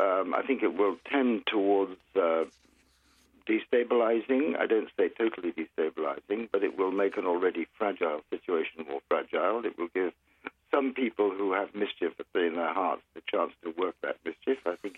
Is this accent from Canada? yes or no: no; Northern Ireland, United Kingdom; I was brought up in Northern Ireland, I'm proud of my Northern Irish blood, and I've fought on the streets of Belfast.